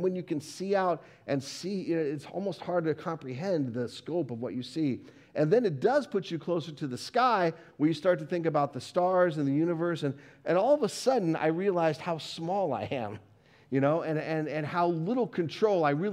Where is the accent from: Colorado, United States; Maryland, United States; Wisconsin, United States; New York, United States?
Colorado, United States; For me as a kid growing up in Colorado, which has the best mountains in the United States, bar none.